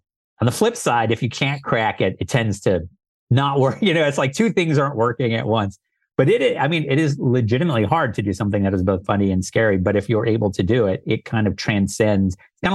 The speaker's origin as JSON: {"language": "English", "region": "East Coast", "country": "United States", "said": "because I come from the East Coast, and I go to bed early."}